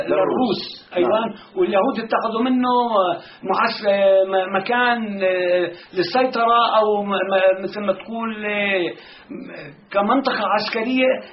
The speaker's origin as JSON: {"language": "Arabic", "town": "Hebron", "region": "West Bank", "country": "Palestine", "said": "أنا من الخليل"}